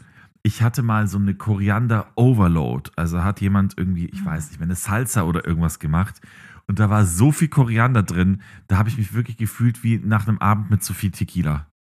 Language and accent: German; Bavaria, Germany; nee, das isst man bei uns in Bayern.